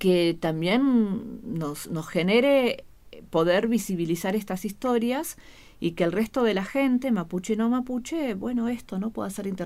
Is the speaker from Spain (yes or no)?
no; Río Negro, Argentina; Entonces preferimos decir soy actriz de Río Negro y nada más